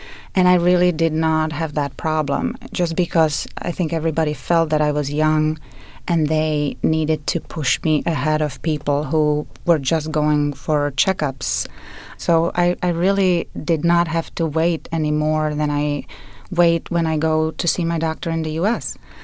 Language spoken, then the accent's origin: English; Prague, Czechia; But I'm originally from Prague, which is in the Czech Republic